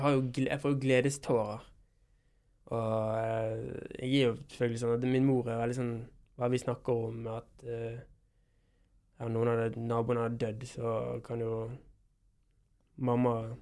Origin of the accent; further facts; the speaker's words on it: Bergen, Vestland, Norway; da hadde jeg vært hjemme i Bergen i hele 2 måneder, vært veldig fint der med de og feiret jul og sånne ting